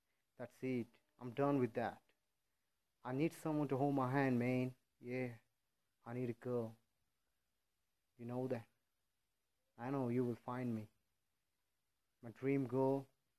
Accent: India; English is a second language; I'm from India and I'm here to find a girl who will hold my hand until my last breath.

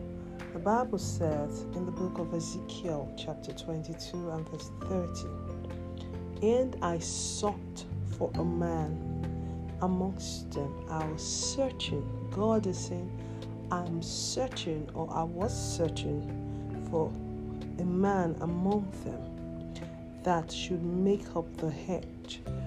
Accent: Nigeria; My home country is Nigeria

